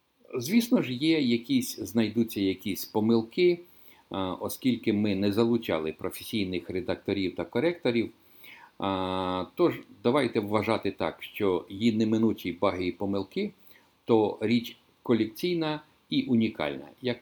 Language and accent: Ukrainian; Oleshky, Kherson Oblast, Ukraine; А в моїх рідних Олешках на Херсонщині